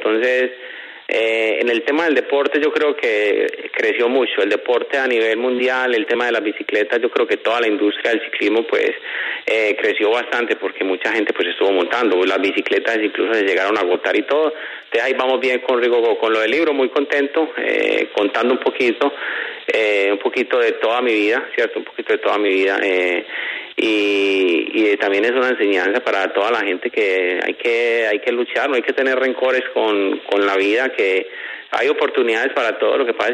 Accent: Colombia; yo como amigo, como colombiano

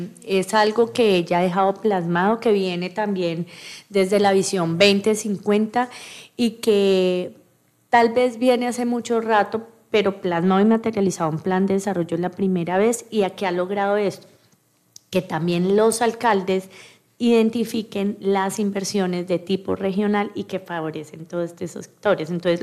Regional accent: Tolima, Colombia; Pero nosotros somos más grandes, somos más tolimenses

